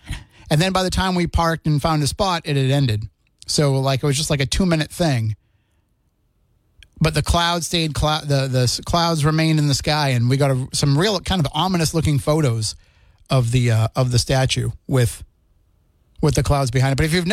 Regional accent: Plymouth, Massachusetts, United States; I grew up in Plymouth, so I knew about it

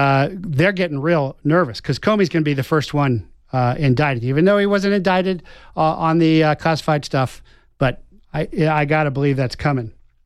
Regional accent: Cincinnati, Ohio, United States; I'm from Cincinnati.

